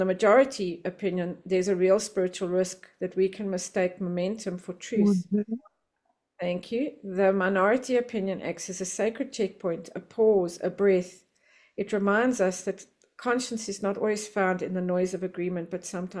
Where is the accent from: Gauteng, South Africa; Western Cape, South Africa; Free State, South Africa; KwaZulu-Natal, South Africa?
Gauteng, South Africa; Johannesburg; I am from Johannesburg, South Africa, a very grateful recovering debtor.